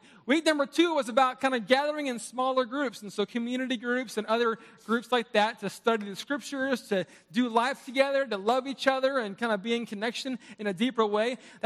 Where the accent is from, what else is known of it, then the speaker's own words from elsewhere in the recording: Oregon, United States; So many of you know that I grew up in the Northwest in a small town in Oregon, and I love Oregon